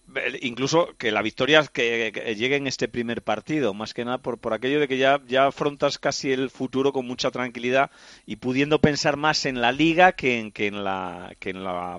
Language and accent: Spanish; Vigo, Galicia, Spain; also born or lived in Asturias; la mínima alegría que puede tener mi tierra y la gente de Vigo y de Pontevedra